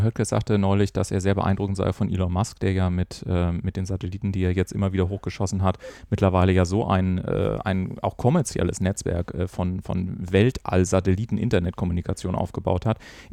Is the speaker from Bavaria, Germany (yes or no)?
yes; Bavaria, Germany; born there; Ich bin ja gebürtiger Oberbayer, auch wenn man es mittlerweile nicht mehr hört.